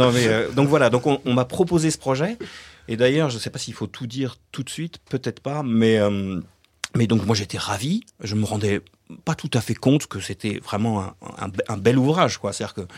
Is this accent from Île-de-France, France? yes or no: yes; Paris, Île-de-France, France; Hein, moi, je suis parisien.